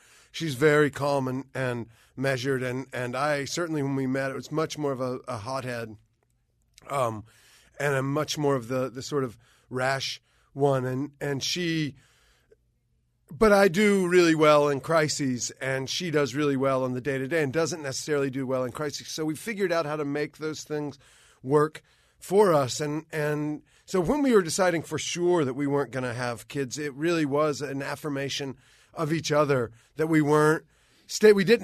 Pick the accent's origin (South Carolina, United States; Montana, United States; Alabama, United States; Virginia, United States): South Carolina, United States; We're from South Carolina, so, you know, that's how it goes.